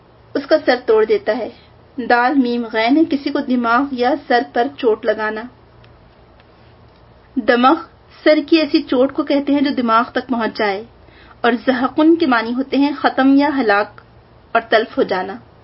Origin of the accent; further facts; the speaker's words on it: India; چونکہ ہم لوگ ہندوستان سے تعلق رکھتے ہیں آپ کو معلوم ہوگا کہ بھگوان کی لیلا کہتے ہیں نا وہ لوگ